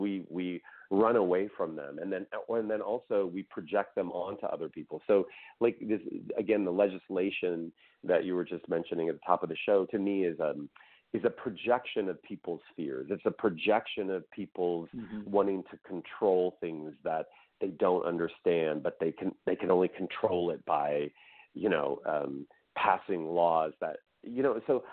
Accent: Midwest, United States; it's a short story based on my life as a young gay boy growing up in the Midwest.

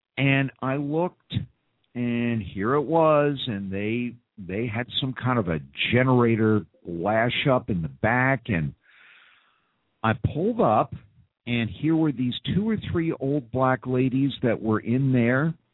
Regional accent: Manhattan, New York, United States; I'm from Manhattan. I can call them Yankees if I want to.

